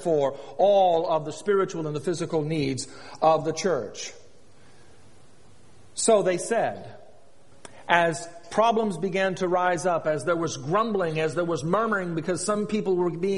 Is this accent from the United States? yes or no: yes; Arkansas, United States; not only here, but where I was raised in Arkansas and in other places where I have been.